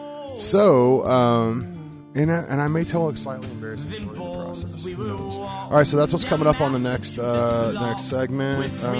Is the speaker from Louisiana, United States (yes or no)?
no; Missouri, United States; I grew up in Missouri, and I grew up across the town, across the state from Kansas City